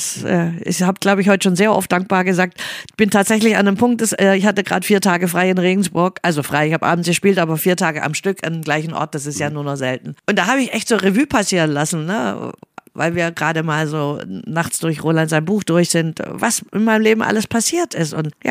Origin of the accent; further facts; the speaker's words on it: Italy; ich als Italienerin gebe ja immer Vollgas. Die lieben Italiener, ich muss es auch immer vorher klar machen, ich bin Italienerin, verzeiht mir für mein Temperament.